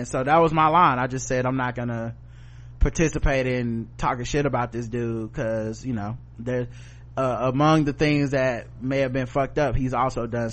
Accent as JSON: {"language": "English", "country": "Canada", "said": "So while I'm a Canadian, I had my Thanksgiving a month ago."}